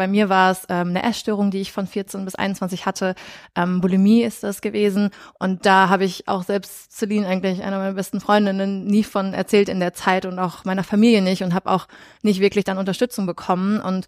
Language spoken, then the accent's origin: German; Rheda-Wiedenbrück, North Rhine-Westphalia, Germany; born there; 27 noch, komme auch gebürtig aus Reda-Wiedenbrück.